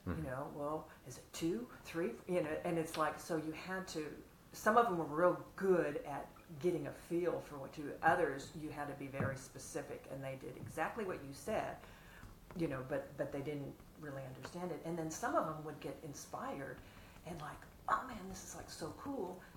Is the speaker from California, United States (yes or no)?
yes; California, United States; After growing up in California and then going in to a local grocery store